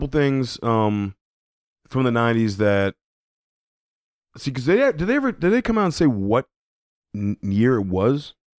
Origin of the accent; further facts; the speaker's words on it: New Jersey, United States; Like, I grew up in Jersey. It was Wawa, and they even in the 80s.